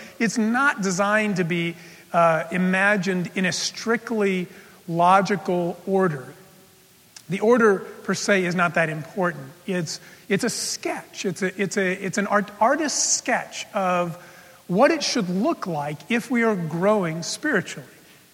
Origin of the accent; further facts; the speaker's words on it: El Paso, Texas, United States; Well, I grew up in El Paso, Texas, and there was a church my family sometimes attended